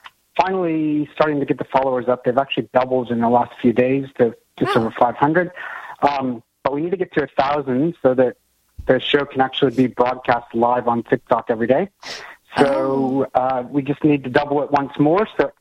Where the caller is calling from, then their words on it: Queensland, Australia; I'm calling from Australia.